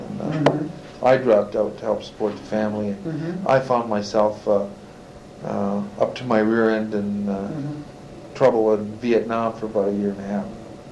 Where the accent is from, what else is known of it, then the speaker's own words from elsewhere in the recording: United States; so that's most of the time I grew up in the States, in urban.